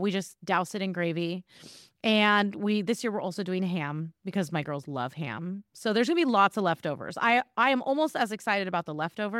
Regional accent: California, United States; when I was growing up in California, there was always a Twilight Zone marathon on Thanksgiving, always.

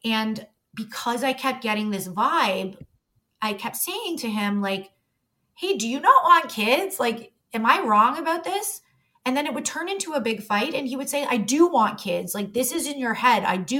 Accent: Toronto, Ontario, Canada; Like, you're a 416er, because I grew up in Toronto.

